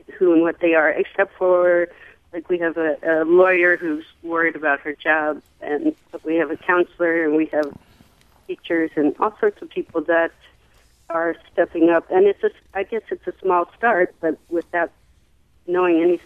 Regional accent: St. Louis, Missouri, United States; and I am from St. Louis, so it's still that area.

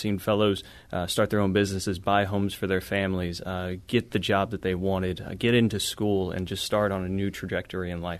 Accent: St. Louis, Missouri, United States; I'm also from St. Louis, and growing up in South St. Louis, I didn't get the broadest world view.

